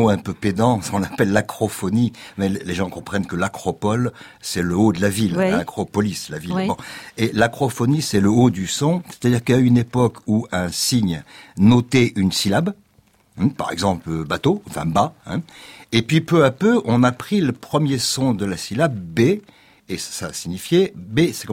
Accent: Bizerte, Tunisia; Ma ville natale, Bizerte

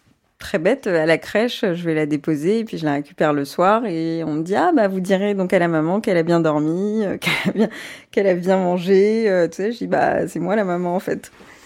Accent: Guadeloupe, France; Quand je suis en Guadeloupe, ça dépend ce qu'on a envie que je sois, puisque j'ai grandi en Guadeloupe.

